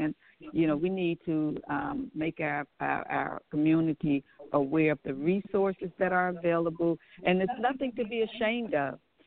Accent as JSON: {"language": "English", "town": "Washington", "region": "District of Columbia", "country": "United States", "said": "I'm from the District of Columbia, and I live in Ward 7."}